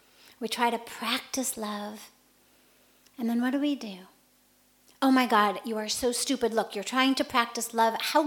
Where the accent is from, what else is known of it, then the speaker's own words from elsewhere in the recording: United States; I'm female. I'm white. I'm 45. I'm American.